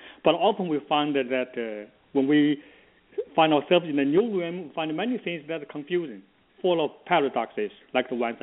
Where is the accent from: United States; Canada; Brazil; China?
China; accent: village accent; English is a second language; because I was born and I grew up in a Chinese village, very poor and remote. So when I first attended university in Shanghai, everybody make fun of me.